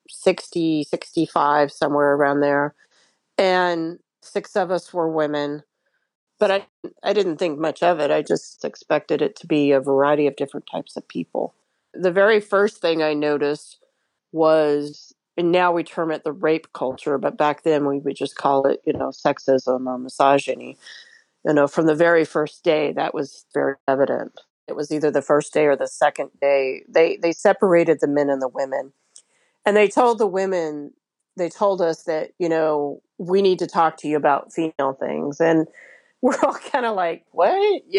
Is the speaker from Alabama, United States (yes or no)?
yes; Alabama, United States; Well, I was raised in Alabama. I went to Auburn University